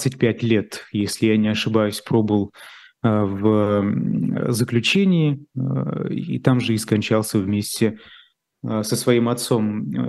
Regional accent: Russia; moved away; Да, я уехал из России, временно уехал из России, пока рамки мои поездки не определены, но явно это не навсегда, потому что Россия – это моя страна.

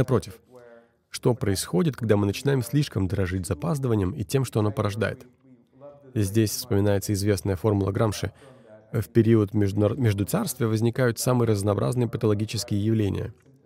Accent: Ukraine; Да, я вырос в Украине, но родился через 14 лет после распада Советского Союза

